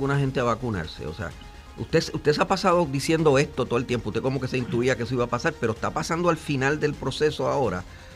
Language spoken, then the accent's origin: Spanish; Puerto Rico; Usted sabe cómo somos los puertorriqueños, ¿verdad?